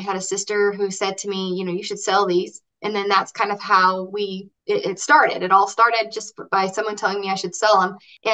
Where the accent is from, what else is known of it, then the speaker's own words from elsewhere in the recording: Reno, Nevada, United States; I am calling from Reno, Nevada. And born and raised, fourth generation, but moved away twice and came home twice. So I love it here.